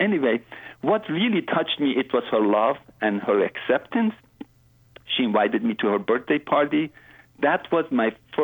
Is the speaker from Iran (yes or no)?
yes; Iran; I am from Iran. I'm a Muslim.